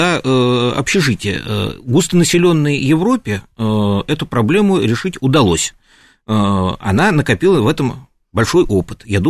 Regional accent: Moscow, Russia; Я просто старый коренной москвич

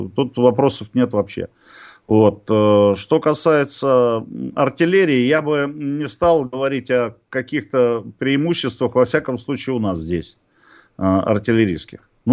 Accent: Russia; это еще пока нет такого лозунга, который существует у нас на родине, в нашей России.

